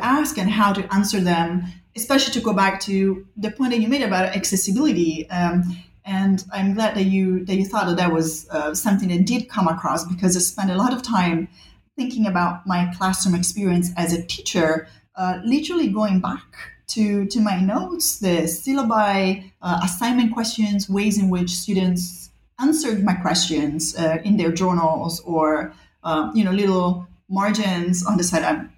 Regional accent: Rome, Lazio, Italy; also born or lived in Bali; I grew up in Rome and in Bali, actually, two places where history is everywhere all the time.

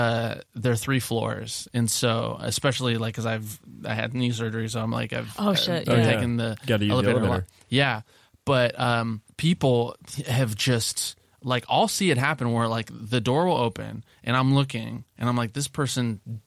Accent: California, United States; maybe it came from growing up in Sonoma County.

